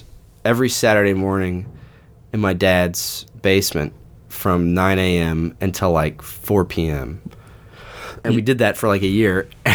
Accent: Hendersonville, Tennessee, United States; So I'm from Hendersonville, which is just 20 minutes north of Nashville.

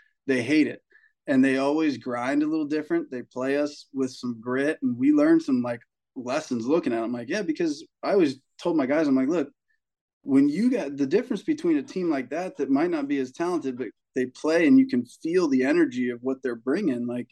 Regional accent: Carlsbad, California, United States; We come from Carlsbad, which is, it's like a beach town. There's money here. It's not like the richest place in San Diego

